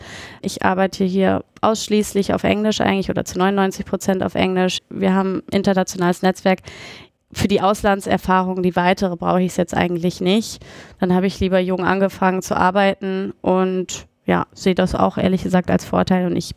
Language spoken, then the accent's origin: German; Munich, Bavaria, Germany; Ich bin ja in München aufgewachsen.